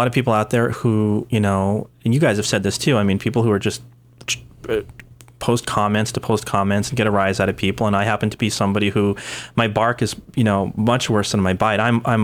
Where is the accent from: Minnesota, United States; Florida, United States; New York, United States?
New York, United States; that would be the first thing I would say because I am from New York.